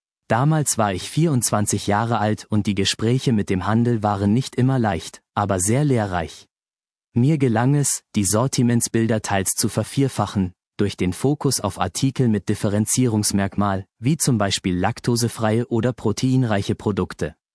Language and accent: German; Offenburg, Baden-Württemberg, Germany; Besonders genieße ich ausgiebige Marktbesuche am Samstagmorgen in meiner Geburtsstadt Offenburg.